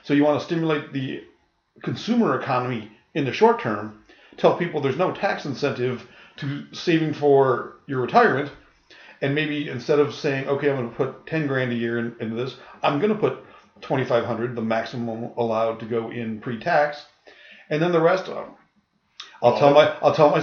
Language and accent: English; Buffalo, New York, United States; I mean, I grew up in Buffalo. You know, the steel companies had pension plans